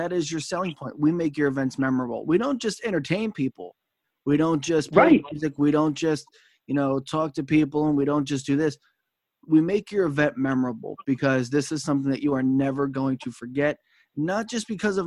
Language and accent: English; New York, United States; now in Delaware, United States; You and I, growing up in New York, being in Delaware, you know, the music changes a little bit